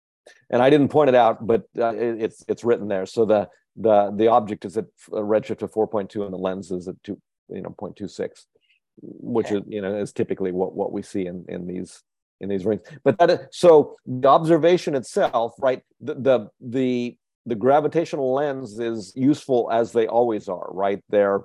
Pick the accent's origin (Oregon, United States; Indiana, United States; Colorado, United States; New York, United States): Colorado, United States; Denver; I'm from Denver, and the University of Denver has an observatory at Mount Evans, which you can see from Denver